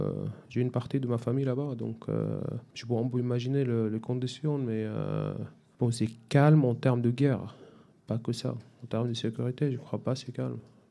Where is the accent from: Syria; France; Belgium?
Syria; moved away; Moi, je viens de la Syrie, je ne suis jamais allé dans le nord de la Syrie.